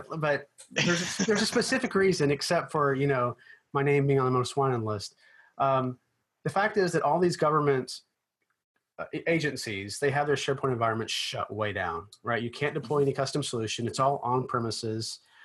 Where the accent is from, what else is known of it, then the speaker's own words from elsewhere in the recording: Arkansas, United States; They call it hillbilly tabs because I'm from Arkansas. I'm a hillbilly, right?